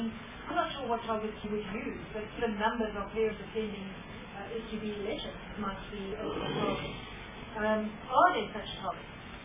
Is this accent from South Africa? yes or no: yes; Eastern Cape, South Africa; You know that I'm from Eastern Cape